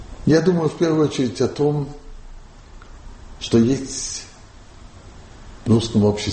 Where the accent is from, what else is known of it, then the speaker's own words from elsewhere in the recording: Moscow, Russia; Я вырос в Москве, я учился в Москве, я большую часть жизни говорю по-русски.